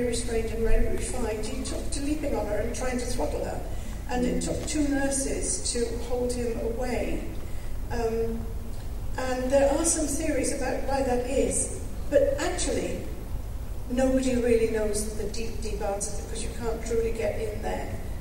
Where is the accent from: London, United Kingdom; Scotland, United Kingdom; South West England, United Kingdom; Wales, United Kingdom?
Wales, United Kingdom; because I'm Welsh and I don't have that kind of cut glass accent.